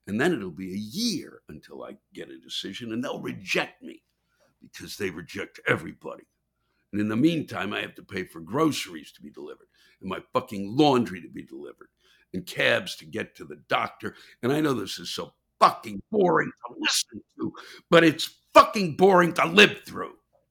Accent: Massachusetts, United States; I grew up in Massachusetts, and we're very into talking about pilgrims and Indians.

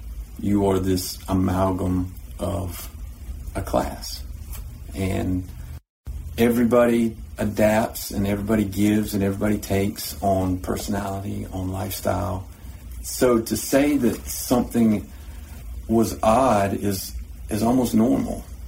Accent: United States; I grew up in Erwin County since the second grade.

